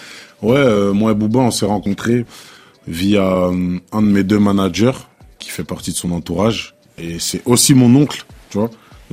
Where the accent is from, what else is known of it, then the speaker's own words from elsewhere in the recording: DR Congo; de un, je suis congolais.